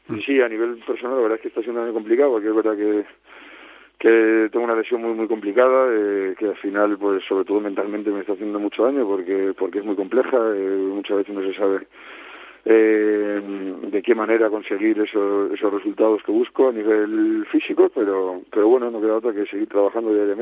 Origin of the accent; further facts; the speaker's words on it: Madrid, Community of Madrid, Spain; yo por suerte soy de Madrid